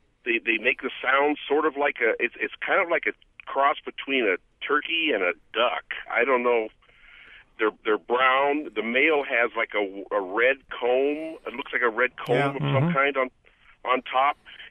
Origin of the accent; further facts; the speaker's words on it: Louisiana, United States; I'm from Louisiana originally, and we call them mosquito hawks down there.